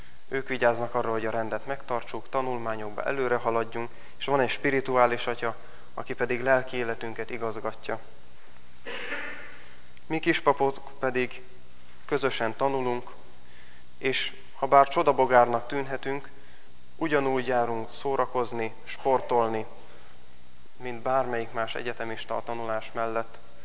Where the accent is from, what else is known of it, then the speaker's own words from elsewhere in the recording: Mátranovák, Nógrád, Hungary; egy nagyon aranyos bácsi volt a plébános otthon Mátranovákon